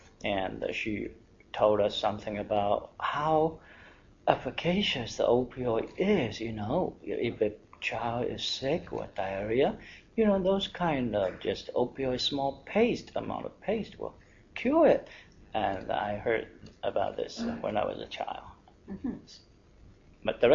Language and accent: English; Taiwan; I came from Taiwan, and originally my ancestors came from China